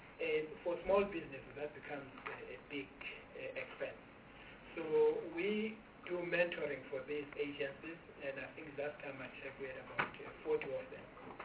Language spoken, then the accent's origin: English; Eastern Cape, South Africa; I come from Eastern Cape, I was the CEO of Eastern Cape Tourism.